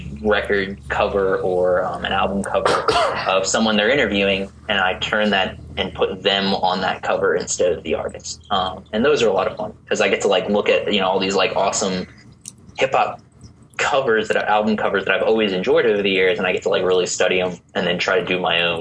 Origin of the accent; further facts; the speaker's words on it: Queens, New York, United States; So, you know, growing up in Queens and having a dude from Queens explain these things to me